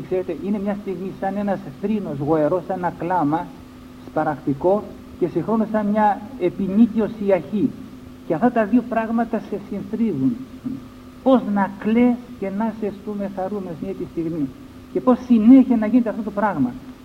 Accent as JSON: {"language": "Greek", "region": "Crete", "country": "Greece", "tie": "born or raised there", "said": "έτσι το ξέρω εγώ στο χωριό μου. Και θυμάμαι συνήθιστο τραγούδι που λέμε στην Κρήτη"}